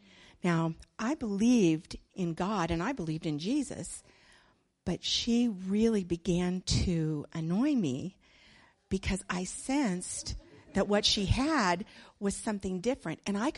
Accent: United States; born there; And I was born in the United States, so I knew the answers to those questions.

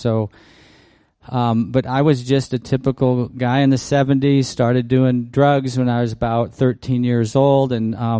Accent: Ohio, United States; moved away as an adult; I came out west here from Ohio when I was 18, and I spent a lot of time on the road camping and seeing the western United States and the mountains.

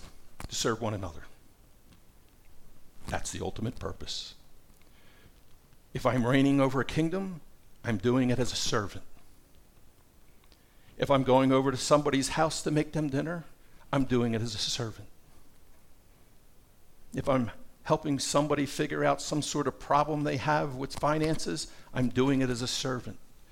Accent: Yardley, Pennsylvania, United States; I came from Yardley, Pennsylvania, a little town about half hour, 40 minutes above Philadelphia. And we lived along the Delaware River.

